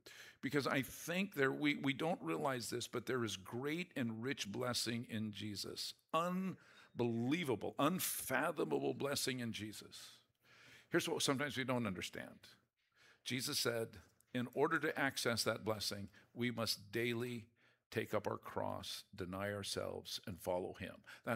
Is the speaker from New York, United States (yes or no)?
no; Portland, Oregon, United States; I'm from Portland, Oregon. It's not as bad as they say on the news, but we have our stuff there.